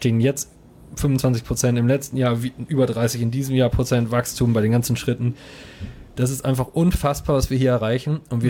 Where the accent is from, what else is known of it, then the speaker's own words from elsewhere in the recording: Coesfeld, North Rhine-Westphalia, Germany; Und die erinnern mich immer wieder, wo ich herkomme. Und das Tolle ist, in Coesfeld kostet die Currywurst